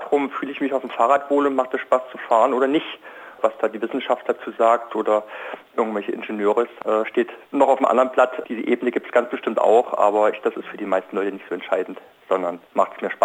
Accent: East Germany, Germany; Ich bin zum Beispiel in der DDR aufgewachsen

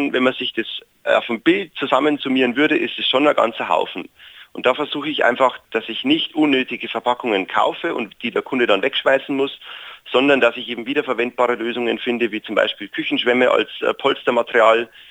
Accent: Bavaria, Germany; also born or lived in Vienna, Austria; now in Freiburg, Germany; Ich bin ursprünglich aus Bayern. Das hört man vielleicht auch ein bisschen vom Dialekt. Ich habe dann in Wien studiert und habe in Wien jemanden kennengelernt, der in Freiburg eine Firma hat, wo ich dann auch gearbeitet habe. Und darauf bin ich nach Freiburg gekommen.

